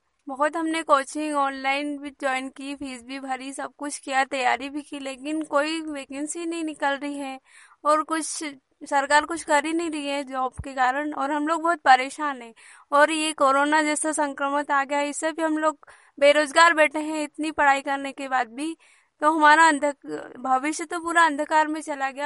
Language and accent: Hindi; Punasa, Madhya Pradesh, India; मैं पुनासा से हूँ।